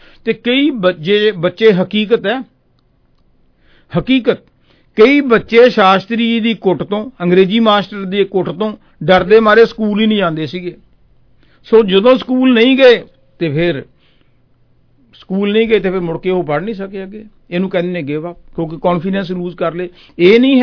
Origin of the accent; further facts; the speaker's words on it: Punjab, India; ਕਿਉਂਕਿ ਅਸੀਂ ਪੰਜਾਬ ਤੋਂ ਹਾਂ, ਪੰਜਾਬ ਦੇ ਵਿੱਚ ਪੰਜਾਬੀ ਤਾਂ ਸਾਨੂੰ ਆਉਂਦੀ ਹੈ